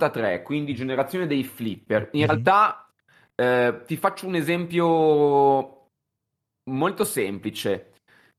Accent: Milan, Lombardy, Italy; Io sono milanese, ma in questo momento mi trovo a Noli, in Liguria, in provincia di Savona, che poi è dove mi hanno portato sin da quando ero piccolo, perché i nonni erano qua.

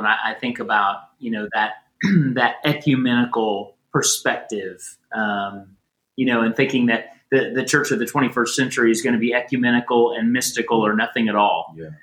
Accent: Indiana, United States; I'm from Indiana, and seeing we actually backed down the stages because of the increase of cases.

